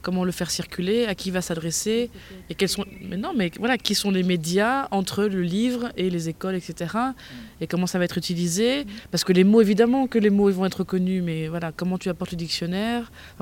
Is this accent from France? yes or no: yes; France; et moi je suis française aussi.